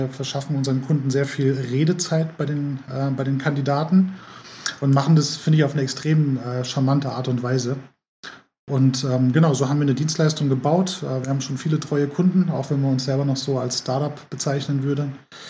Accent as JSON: {"language": "German", "town": "Frankfurt", "region": "Hesse", "country": "Germany", "tie": "born there", "lives_now": "Karlsruhe, Germany", "said": "Ich bin 48, bin Unternehmer seit gut 25 Jahren, bin geboren in Frankfurt, wohne aber seit 20 Jahren in Karlsruhe. Eigentlich wegen der Arbeit hierher umgezogen"}